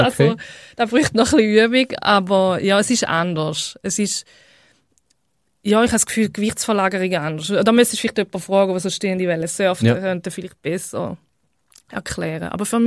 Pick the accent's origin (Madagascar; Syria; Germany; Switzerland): Switzerland